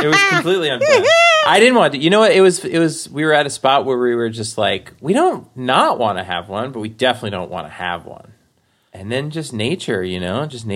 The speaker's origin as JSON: {"language": "English", "town": "Forest Hills", "region": "New York", "country": "United States", "tie": "born or raised there", "said": "because we had moved actually, I grew up in Forest Hills. We moved to Whitestone, which is another part of Queens."}